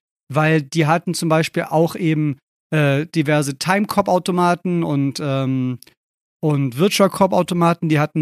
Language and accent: German; Germany; ich hatte noch dieses ganz klassische Bild der Arcade im Kopf, das ich ja nie erleben durfte als Deutscher.